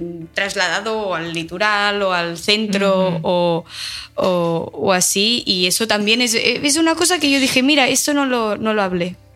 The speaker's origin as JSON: {"language": "Spanish", "town": "Girona", "region": "Catalonia", "country": "Spain", "tie": "born or raised there", "said": "yo, que soy de Girona, que he nacido en Girona, que no he estado, bueno, he visto mundo, pero no he estado un año viviendo fuera ni nada"}